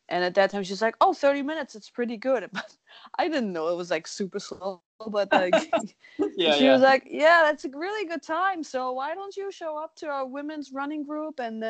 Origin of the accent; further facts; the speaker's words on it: Germany; So I was born in Germany. I grew up in Germany.